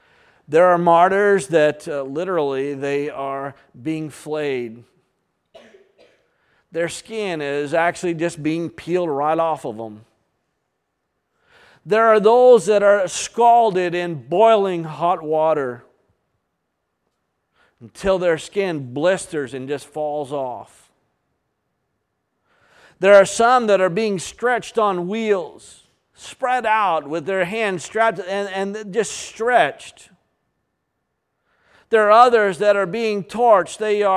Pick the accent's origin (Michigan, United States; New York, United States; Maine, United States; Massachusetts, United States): Maine, United States; It's because I'm from Maine. I don't say it right.